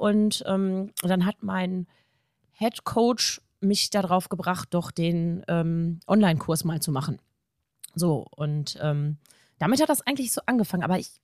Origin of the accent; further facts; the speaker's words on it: Hagen, North Rhine-Westphalia, Germany; ich bin noch 38, ich komme aus Hagen